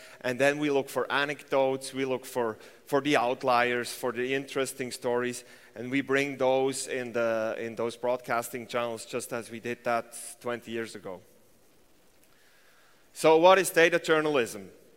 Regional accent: Switzerland; I am from Switzerland

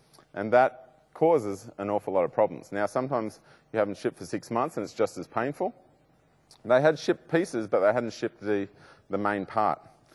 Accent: Sydney, New South Wales, Australia; I'm from Sydney.

